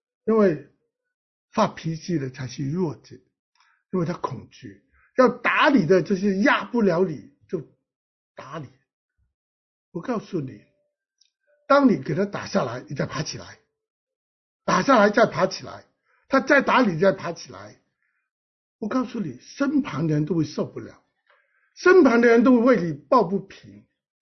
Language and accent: Chinese; China; 今天我们身为一个中国人，面对日本人，我们都有这样的傲气